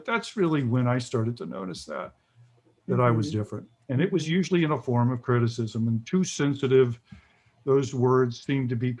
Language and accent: English; the South, United States; And see, I grew up in the South in the 50s, late 50s and 60s and the early 70s